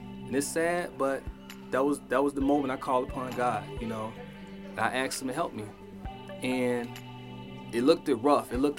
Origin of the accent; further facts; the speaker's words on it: Chicago, Illinois, United States; I was raised in Chicago, the South Side, the Robert Taylor Projects. My mom, she was a school teacher. My dad was a truck driver.